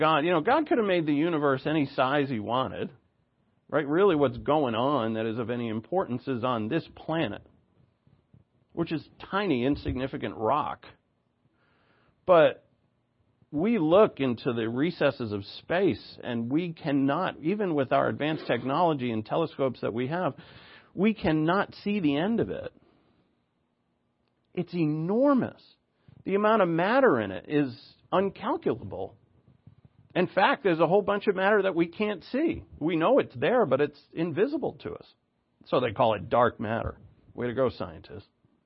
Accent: Rhode Island, United States; Yeah, I'm a boy from Rhode Island. We have hills. We don't have anything like that.

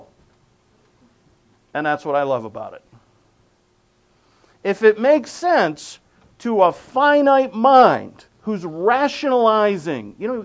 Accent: New England, United States; accent: New England; we conclude that we're so wicked smart, if I may use my New England accent.

